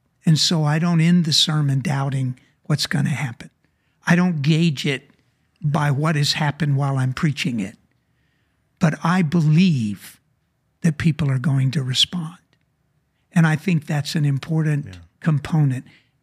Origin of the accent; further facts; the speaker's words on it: Louisiana, United States; I told him, I'm from Louisiana, of course